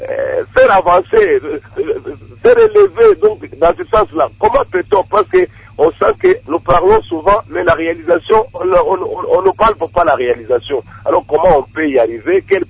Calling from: Kasaï-Central, DR Congo; Territoire d'Ndemba. J'ai quitté Kananga.

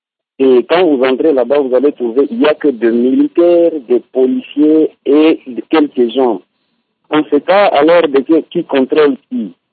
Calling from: Bukavu, South Kivu, DR Congo; Parce que nous trouvons ici, chez nous, à Bukavu

